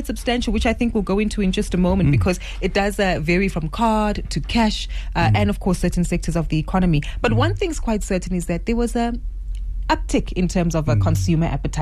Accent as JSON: {"language": "English", "country": "South Africa", "said": "For many of us as South African consumers, because we have been under pressure for quite some time."}